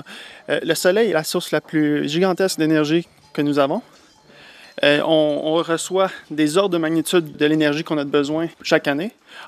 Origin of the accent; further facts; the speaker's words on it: Canada; now in Switzerland; je suis canadien.